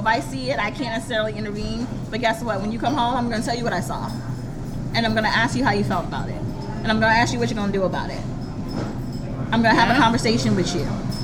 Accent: New York City, New York, United States; you know, born and raised in New York, I'm a different brand of parent.

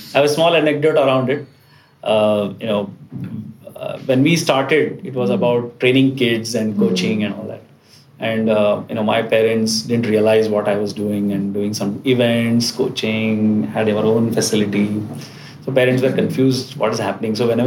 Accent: Mumbai, Maharashtra, India; Yes, born and brought up in Mumbai.

